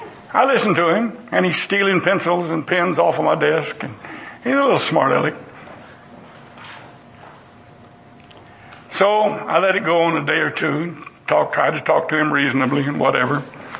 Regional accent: Texas, United States; born there; I thank God I was born in Texas.

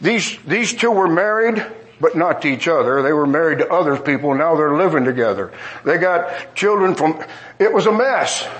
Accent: Michigan, United States; I'm from Michigan, and a 1 hour drive, you take a lunch.

